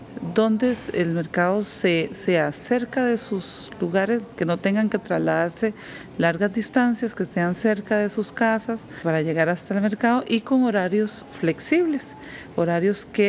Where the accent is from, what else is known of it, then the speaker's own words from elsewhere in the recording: Pérez Zeledón, San José, Costa Rica; soy de Pérez Celedón, Guadalupe Rivas Pérez Celedón.